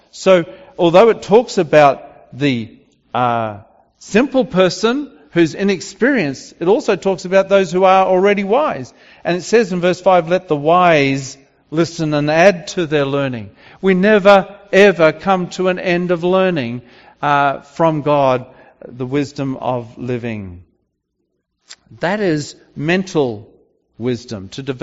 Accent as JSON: {"language": "English", "country": "Australia", "moved": "yes", "said": "I come from Australia, where you never have ice on the roads."}